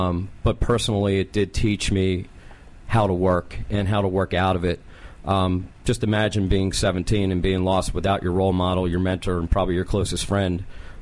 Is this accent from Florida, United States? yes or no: no; Springfield, Pennsylvania, United States; I grew up outside of Philadelphia, Springfield, Delaware County.